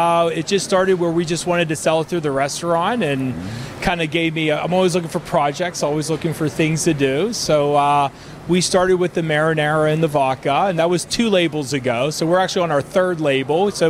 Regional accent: Ambridge, Pennsylvania, United States; I grew up in Ambridge.

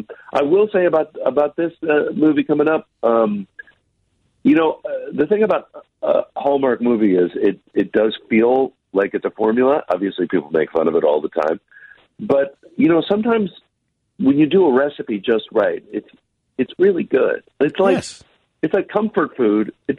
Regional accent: the South, United States; And I'm come from the South. So, like, in North Carolina, where I went to school, they're very, very proud of their barbecue down there, too.

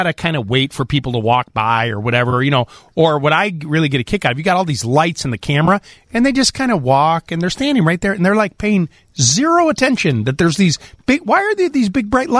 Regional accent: Highland Park, Illinois, United States; I grew up in Highwood Highland Park.

